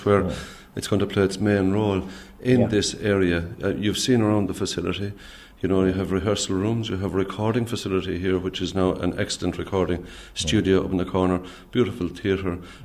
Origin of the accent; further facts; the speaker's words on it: Ennis, County Clare, Ireland; I'm indeed. I'm from Ennis in County Clare.